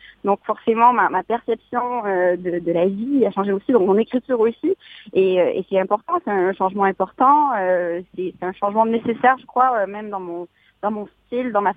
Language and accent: French; Montreal, Quebec, Canada; j'ai grandi à Montréal, comme beaucoup de gens